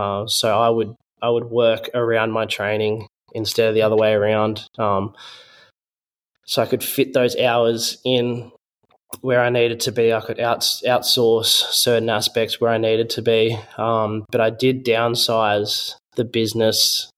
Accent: Australia; And being an Australian athlete was a big disadvantage.

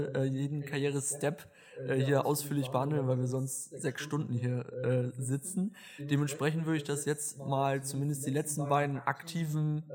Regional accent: Schleswig-Holstein, Germany; Die Frage, die ich mir dann als Schleswig-Holsteiner stelle

